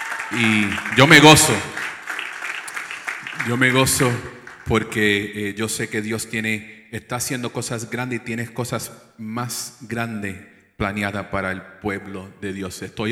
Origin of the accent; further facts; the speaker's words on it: New York, United States; first language English; Spanish is a second language; Eso es el producto de nacer en Nueva York y ser creado en una casa donde mayormente se hablaba inglés, aunque somos puertorriqueños.